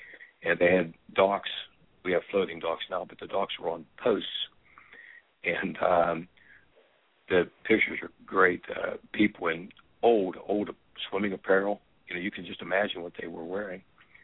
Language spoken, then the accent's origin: English; Pennsylvania, United States; now in Morgantown, United States; Well, wow, I've only actually resided here probably for the last 4 or 5 years. But I was raised in Pennsylvania down the road, probably about 10 miles away.